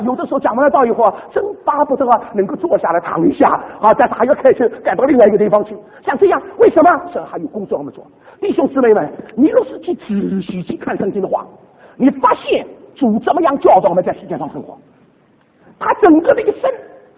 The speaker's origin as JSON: {"language": "Chinese", "country": "China", "said": "我们中国人50岁看起来好像45岁啊，40岁，所以他们看不出来的。因为我刚刚大学毕业，他想，哎呀，你是个中国人，刚刚美国大学毕业"}